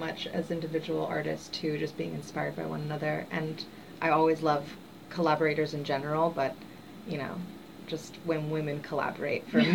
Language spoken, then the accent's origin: English; Los Angeles, California, United States; Yeah, I think definitely just growing up in Los Angeles, which is based off of physical beauty, that was something that affected me a lot